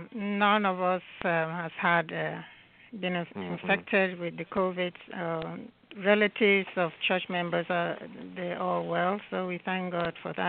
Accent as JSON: {"language": "English", "town": "Victoria", "region": "Southwest Region", "country": "Cameroon", "tie": "born or raised there", "moved": "yes", "lives_now": "United States", "said": "I grew up in Cameroon, and it was called Victoria at the time. Very beautiful location at the Atlantic Ocean. It's an Atlantic Ocean township"}